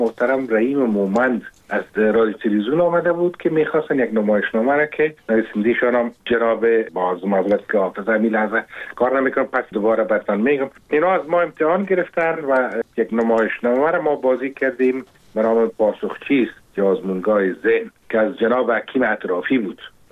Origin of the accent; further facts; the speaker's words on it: Kabul, Afghanistan; ما در کنار کابل نداری زندگی میکردیم و پیدا شده بودم